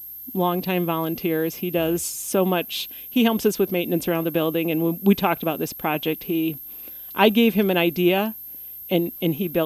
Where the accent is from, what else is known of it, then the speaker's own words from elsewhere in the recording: Swaledale, Iowa, United States; I think I grew up right outside of Swaledale, a tiny little metropolis.